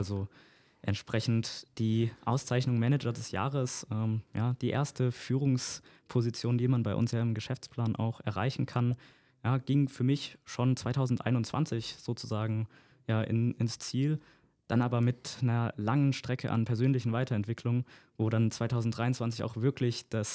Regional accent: Mannheim, Baden-Württemberg, Germany; Als Mannheimer habe ich es natürlich jetzt nicht weit nach Heidelberg.

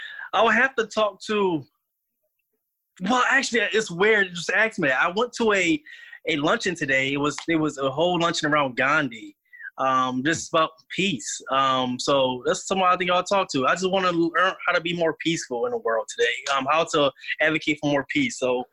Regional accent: Philadelphia, Pennsylvania, United States; He's from my hometown. He's from Philadelphia, and I think that's another thing we resonate with. So we're both from Philadelphia.

